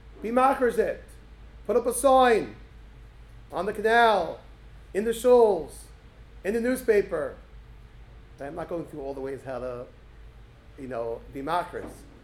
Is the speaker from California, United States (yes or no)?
no; Brooklyn, New York, United States; there were more Jews on that block in Long Island than my block growing up in Flatbush.